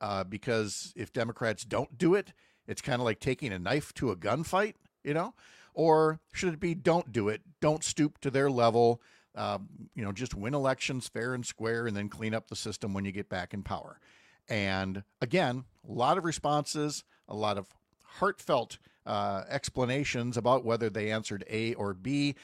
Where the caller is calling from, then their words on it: Tyler, Texas, United States; I'm listening from Tyler, East Texas.